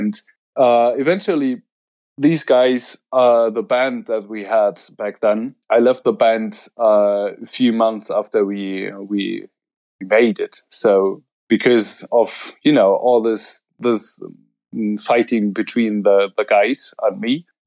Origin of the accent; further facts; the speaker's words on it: Bochum, North Rhine-Westphalia, Germany; I come from Bochum. It's a city in Germany, and I'm an oil painter.